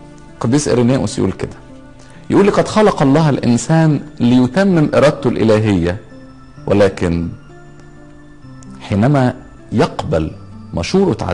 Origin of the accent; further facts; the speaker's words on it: Egypt; وإحنا عندنا في مصر بنحتفل بشم النسيم